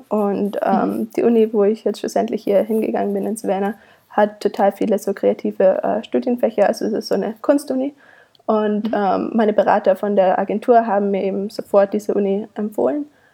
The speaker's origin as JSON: {"language": "German", "region": "Baden-Württemberg", "country": "Germany", "said": "Ich komme aus einem winzigen Kaff im Schwarzwald."}